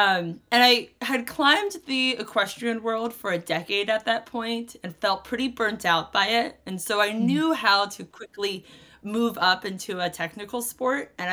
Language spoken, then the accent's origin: English; the South, United States; I was a pretty passionate horseback rider growing up in the South.